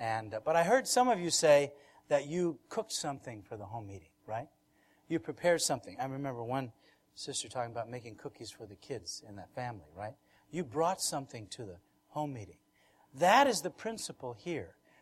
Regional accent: New York, United States; I'm from New York.

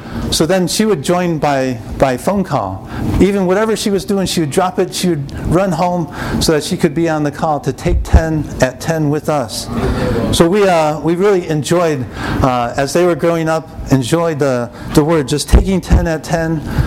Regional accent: Ann Arbor, Michigan, United States; I'm from Ann Arbor, Michigan. I have two sons.

